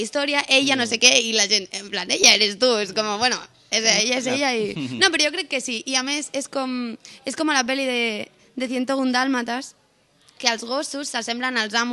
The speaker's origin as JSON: {"language": "Catalan", "town": "El Prat de Llobregat", "region": "Catalonia", "country": "Spain", "said": "Som quatre dibuixants del Prat."}